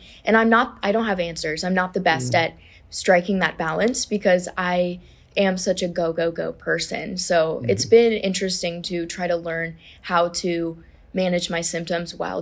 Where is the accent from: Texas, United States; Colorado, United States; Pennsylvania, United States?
Colorado, United States; born there; I was born in Colorado, but okay. I moved to North Carolina.